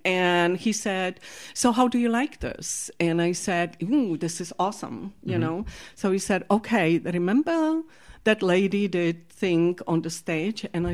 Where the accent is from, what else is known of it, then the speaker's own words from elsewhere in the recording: Ostrava, Moravian-Silesian Region, Czechia; English is a second language; And then I came not from Prague, but from Ostrava, which is a smaller city than Prague